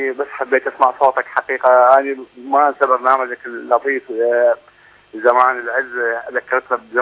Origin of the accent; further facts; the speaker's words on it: Iraq; أنا أخوك من العراق.